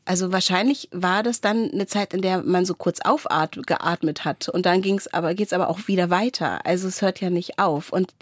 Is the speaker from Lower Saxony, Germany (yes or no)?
yes; Lower Saxony, Germany; ich komme aus dem Wendland, ne?